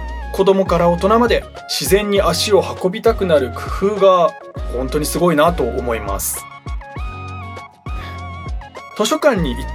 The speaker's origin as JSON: {"language": "Japanese", "town": "Sagamihara", "region": "Kanagawa", "country": "Japan", "tie": "born or raised there", "said": "僕の地元であります、相模原ということでね、"}